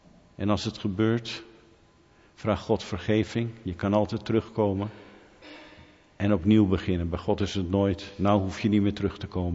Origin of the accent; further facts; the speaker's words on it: Netherlands; Ik ben een Nederlander en ik heb enigszins Fries bloed via mijn opa.